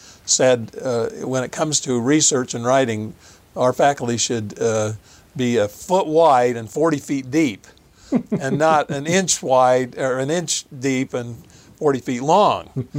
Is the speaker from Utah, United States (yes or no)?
yes; Logan, Utah, United States; Born and raised in Logan. My parents worked for the university.